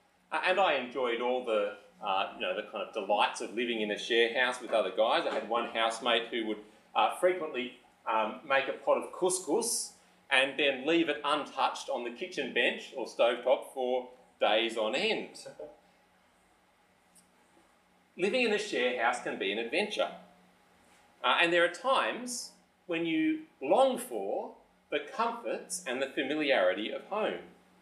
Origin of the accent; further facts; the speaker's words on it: Sydney, New South Wales, Australia; I grew up in Sydney, went to Macquarie University, and I stayed living at home fairly close to Macquarie Uni with my mum at the time